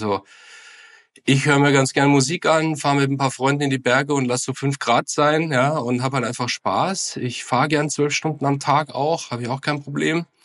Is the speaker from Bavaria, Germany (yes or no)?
yes; Munich, Bavaria, Germany; ich bin ja Münchner